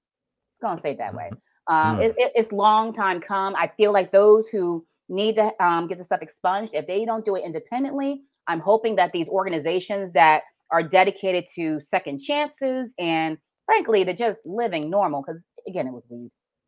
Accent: Baltimore, Maryland, United States; as I sit here with, you know, my hometown of Baltimore on one side and Prince George on the other side

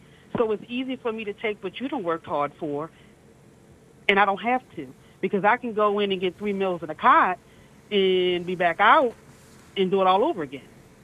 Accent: Maryland, United States; What I would like to say, I'm from Anne Arundel County

